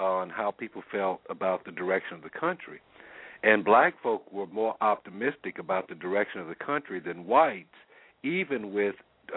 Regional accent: South Carolina, United States; of course he doesn't have the same experience that you had growing up in Boston or I had growing up in South Carolina.

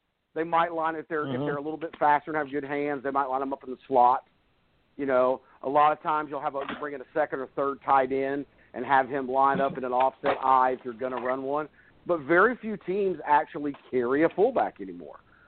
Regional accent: Denver, Colorado, United States; I'm not a Cowboys fan. I'm a Broncos fan. Growing up in Denver.

